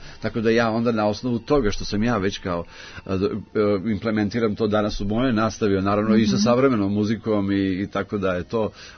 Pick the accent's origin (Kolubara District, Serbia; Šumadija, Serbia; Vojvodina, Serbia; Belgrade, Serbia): Belgrade, Serbia; Zemun; u mom rodnom gradu, Zemunu